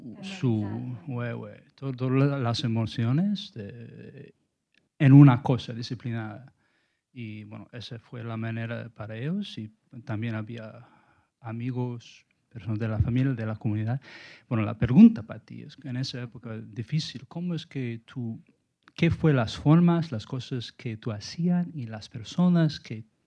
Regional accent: New York, United States; I'm from New York, but I spent some time in a community in Brazil

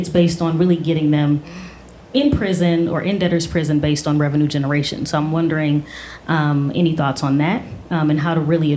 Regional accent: St. Louis, Missouri, United States; now in New York, United States; Just to give some context, I've been in New York since 2011, but I was born and raised in St. Louis.

